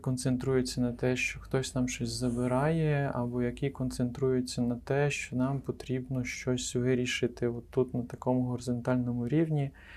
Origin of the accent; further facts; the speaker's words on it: Zakarpattia Oblast, Ukraine; Не знаю, я закарпатець, я хлопець.